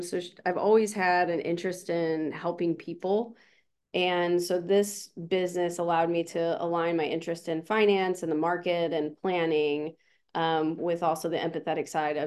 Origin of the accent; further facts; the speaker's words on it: St. Louis, Missouri, United States; So I grew up in St. Louis, Missouri.